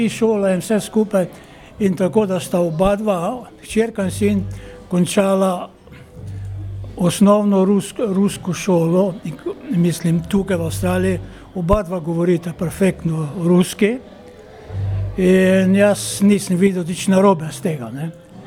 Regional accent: Trnovska vas, Drava, Slovenia; now in Australia; Trnovska vas. To je blizu, ne vem koliko vam je poznana Slovenija, blizu Ptuja, 11 km ven iz Ptuja, proti Lenartu, Slovenske Gorice.

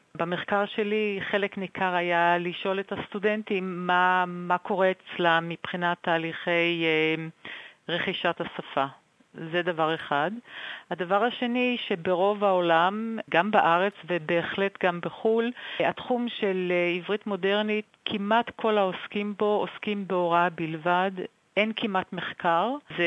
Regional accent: Nirim, Southern District, Israel; now in Sydney, Australia; כמו שאתם שומעים מהמבטא שלי, נולדתי בארץ וגדלתי בארץ, אבל אני פה כבר הרבה שנים. במקור נולדתי בקיבוץ, קיבוץ נירים, שזה נמצא בדרום, קרוב לגבול עם עזה.

